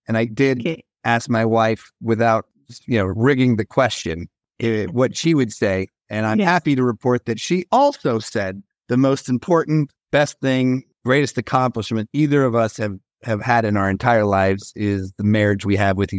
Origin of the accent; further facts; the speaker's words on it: Colorado, United States; the big sports team, American football sports team in my home state of Colorado.